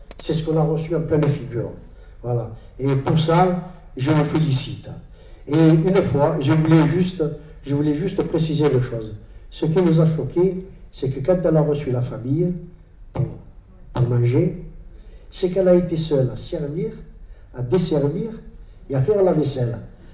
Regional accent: L'Estaque, Provence-Alpes-Côte d'Azur, France; je suis natif de l'Estac. Mon père est venu dans les années, fin d'année 40, et je suis natif de l'Estac.

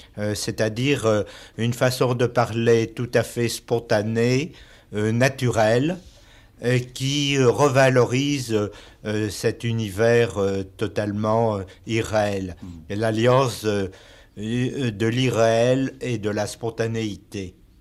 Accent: Paris, Île-de-France, France; born there; je suis né à Paris.

